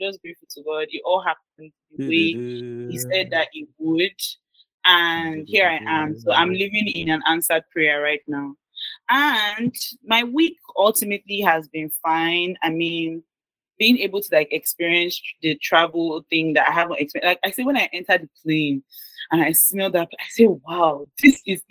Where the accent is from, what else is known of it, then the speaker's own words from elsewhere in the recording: Nigeria; I like being Nigerian.